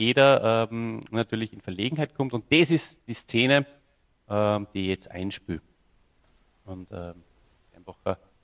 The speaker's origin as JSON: {"language": "German", "region": "Salzburg", "country": "Austria", "tie": "born or raised there", "said": "Ja, bei uns in Salzburg, hier, das weißt du natürlich am allerbesten, in den 80er Jahren, da war viel Schnee"}